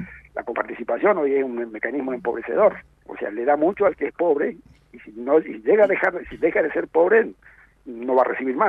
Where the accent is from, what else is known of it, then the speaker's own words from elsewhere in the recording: Jujuy, Argentina; yo nací en Jujuy, mis padres eran muy humildes, estudié en Jujuy